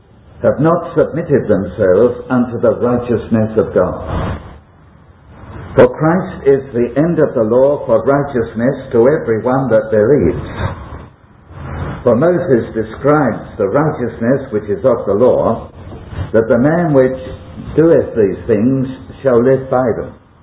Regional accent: Bow, London, United Kingdom; I came originally from Bow in London.

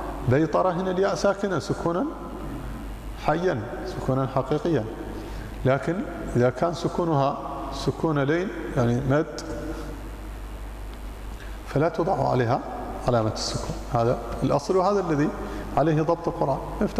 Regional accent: Mauritania; موريتانيا ما زال الآن، ما زال أوريك الآن. الطلاب اليوم قبل أمس اليوم يكتبون في الألواح وبنفس الطريقة في قريتي

